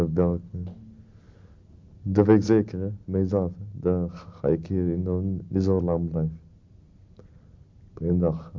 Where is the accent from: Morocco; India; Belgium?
Morocco; Ben ik Marokkaan, dat vind ik altijd Marokko een mooi land.